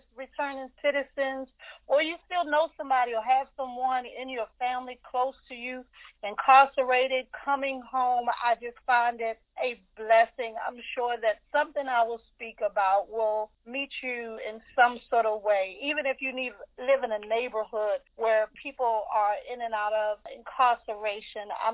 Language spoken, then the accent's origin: English; Washington, District of Columbia, United States; Okay, I was raised in Washington, D.C., born and raised, been here my whole life.